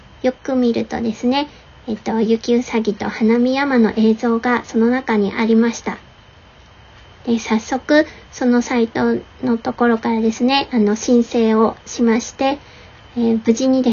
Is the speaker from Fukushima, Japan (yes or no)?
yes; Fukushima, Japan; この曲は、私たちの生まれ育った福島県福島市のことを、歌詞に織り交ぜてあるゴスペルです。